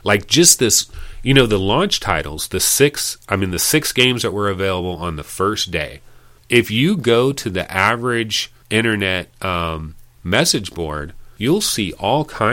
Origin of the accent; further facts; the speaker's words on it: Sacramento, California, United States; I'm born and raised in Sacramento, by the way.